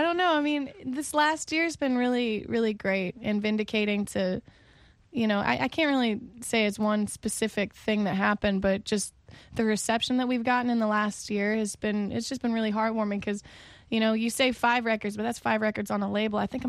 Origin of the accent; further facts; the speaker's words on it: Midwest, United States; Honestly, I grew up in the Midwest.